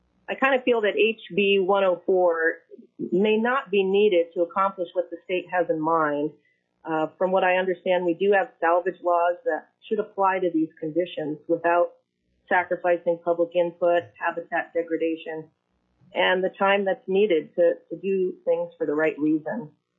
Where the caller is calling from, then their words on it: Craig, Alaska, United States; I'm calling in from Craig today on Prince of Wales Island in Southeast.